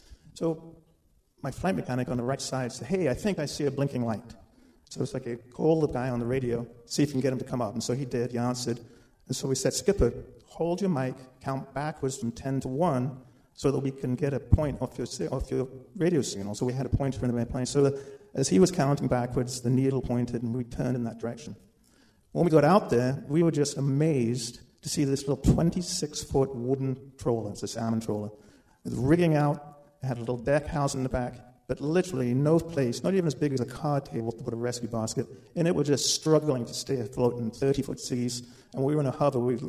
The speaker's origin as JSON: {"language": "English", "region": "England", "country": "United Kingdom", "said": "And if I had, as an English guy, I wouldn't have said badass anyway. It would have been bad ass."}